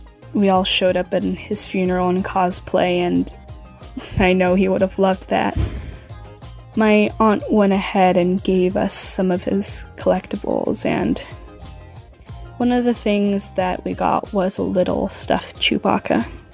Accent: Philippines; I'm Filipino

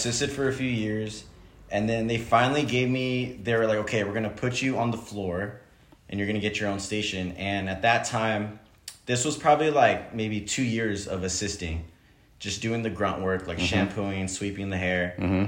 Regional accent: California, United States; I grew up in Orange County and I was like contemplating on staying in Orange County

